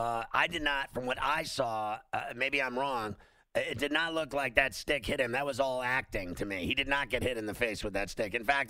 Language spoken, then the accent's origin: English; Pennsylvania, United States; and I love the state of Ohio because I'm from Pennsylvania and those are my neighbors.